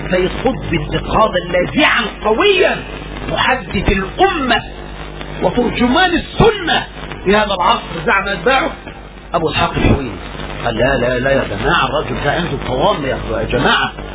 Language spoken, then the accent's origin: Arabic; Egypt; also born or lived in Saudi Arabia; اثرنا نعيش في مصر وتركنا السعوديه نعيش في مصر